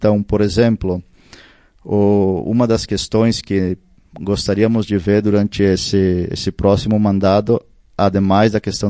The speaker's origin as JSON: {"language": "Portuguese", "country": "Brazil", "said": "quando eu saí do Brasil, fui para as Filipinas estudar, fazer teologia, eu vinha a cada 2 anos."}